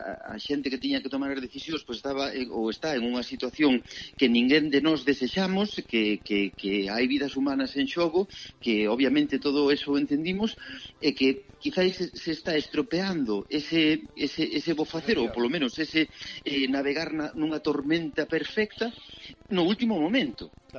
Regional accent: Ourense, Galicia, Spain; Entonces, pois, eu como ourensán, xa che digo, pois sentime ultraxado en ese momento.

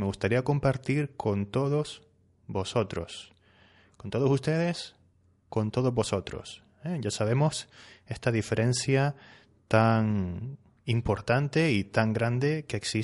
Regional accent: Spain; Yo soy español, ¿sí? Y aquí en España usamos qué más sustantivo.

